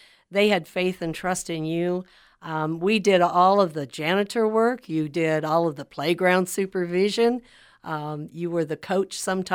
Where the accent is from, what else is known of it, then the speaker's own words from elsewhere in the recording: Beaver City, Nebraska, United States; I was born and raised near Beaver City, where I still live. And I'm a sixth generation Nebraskan. I come from a farming background, and we also had a dairy farm that my dad worked on, and so did I.